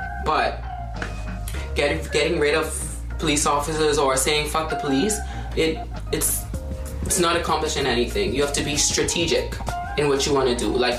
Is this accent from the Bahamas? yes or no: yes; Bahamas; Both of my parents were police officers. Where I'm from the Bahamas, and they always explain to me the officer's point of view.